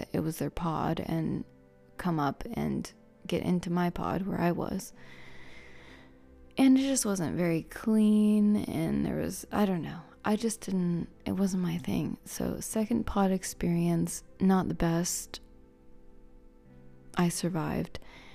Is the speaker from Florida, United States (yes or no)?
yes; Florida, United States; Maybe it's because I grew up in Florida, where the seasons don't really change that much.